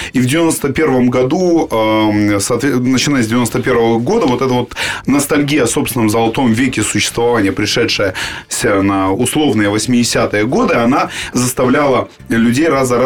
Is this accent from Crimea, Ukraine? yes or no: yes; Crimea, Ukraine; born there; Я, например, родился в Крыму, но, как и многие крымчане, я был из семьи переселенцев. У меня родители переехали из Владивостока за полгода до моего рождения в Симферополь.